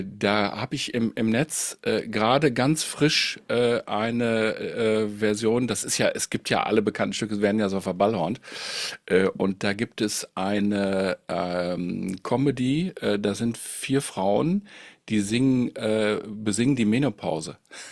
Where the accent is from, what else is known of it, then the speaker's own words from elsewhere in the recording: Münster, North Rhine-Westphalia, Germany; Ich komme aus Münster, muss ich dazu sagen.